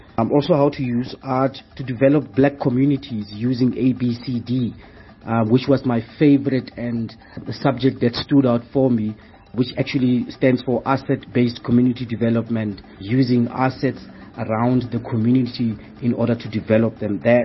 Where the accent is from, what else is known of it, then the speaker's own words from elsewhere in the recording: Northern Cape, South Africa; from Northern Cape, born in Butley West, but currently based in Kimberley